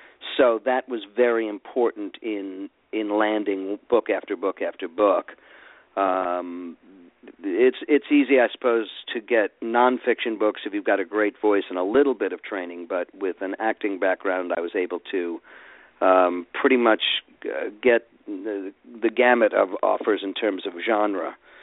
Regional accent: New York, United States; My family, you know, growing up in New York and, you know, being liberals and, you know, New Yorkers and Jews, you know, books were about as important.

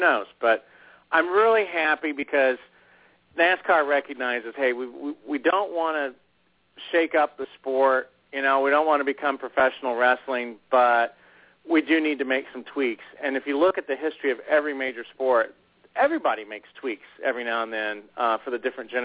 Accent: Indiana, United States; growing up in Indiana, just a huge race fan

